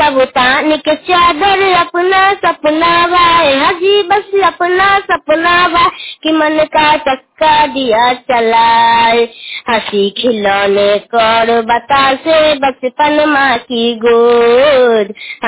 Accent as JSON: {"language": "Hindi", "town": "Kanauli", "region": "Bihar", "country": "India", "tie": "born or raised there", "said": "मेरा गांव कनौली की सुंदर हर की चदरा है टोला है।"}